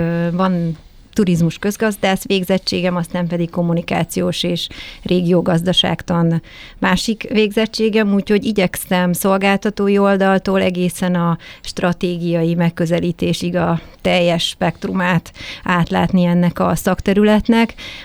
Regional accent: Siófok, Somogy, Hungary; born there; now in Balatonvilágos, Hungary; Én Siófokon is születtem egyébként, aha, de Balatonvilágoson lakom 38 éve. A szüleimmel is ott laknak

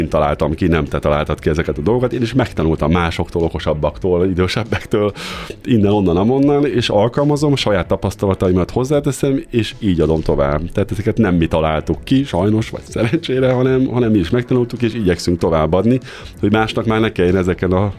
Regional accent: Cegléd, Pest, Hungary; én itt ceglédi vagyok, mert a gyerekkoromban is azért meleg volt

